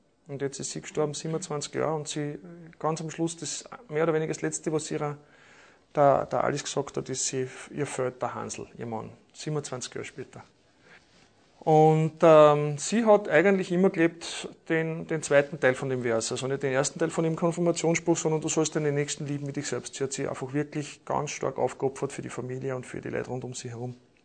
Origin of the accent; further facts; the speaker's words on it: Vienna, Austria; Ich komme aus Wien.